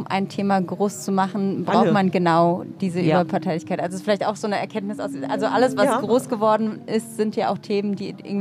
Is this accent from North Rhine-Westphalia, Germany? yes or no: no; Rhineland-Palatinate, Germany; ich komme auch aus Rheinland-Pfalz.